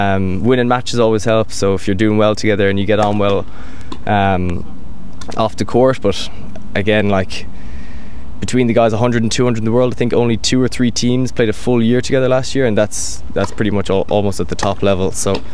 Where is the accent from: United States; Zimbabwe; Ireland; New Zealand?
Ireland; Limerick, Munster; I'm from Limerick